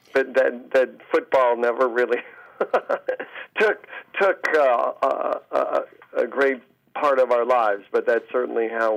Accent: Denver, Colorado, United States; I was born and raised in Denver. See, so I'm kind of a Westerner to begin with.

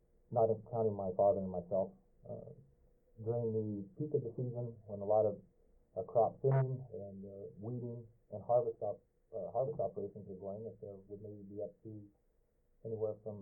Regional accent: California, United States; Yes, we're just inland from San Francisco, due east of the city, about 35 miles in what most of you probably would call the greater San Joaquin Valley.

